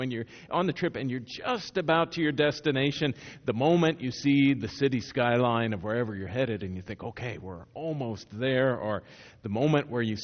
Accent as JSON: {"language": "English", "region": "Missouri", "country": "United States", "tie": "born or raised there", "said": "Now, I grew up in Missouri, and it's sort of similar if you grew up in Indiana. We don't have mountains."}